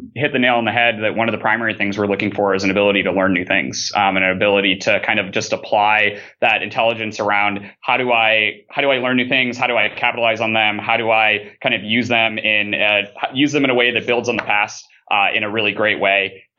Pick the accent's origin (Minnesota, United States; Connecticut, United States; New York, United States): Minnesota, United States; I'm originally from Minnesota. I'm actually flying back there on Friday morning for Christmas.